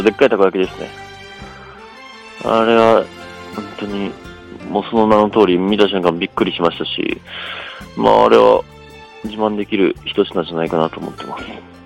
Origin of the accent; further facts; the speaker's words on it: Amakusa, Kumamoto, Japan; now in Fukuoka, Japan; 出身は天草有明の島子小学校出身です。で今は福岡市内で、医療系の営業をやってます。